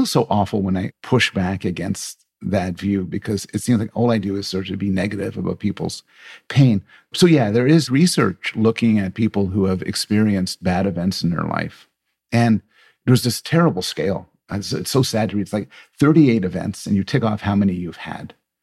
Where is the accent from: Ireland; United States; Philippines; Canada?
Canada; I'm Canadian